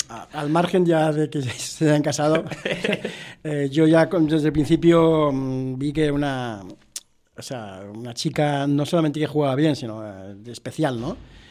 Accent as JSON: {"language": "Spanish", "region": "Catalonia", "country": "Spain", "also_born_or_lived": "Barcelona", "lives_now": "Priego, Spain", "said": "Yo estaba en Barcelona, soy catalán, pero ya soy hijo adoptivo de Priego, o sea que me considero prieguense totalmente."}